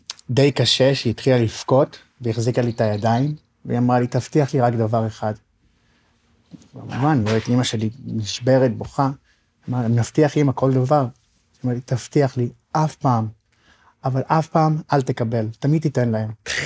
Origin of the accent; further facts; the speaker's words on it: Acre, Northern District, Israel; אני במקור מאקו. הייתי באקו, גדלתי באקו עד גיל 18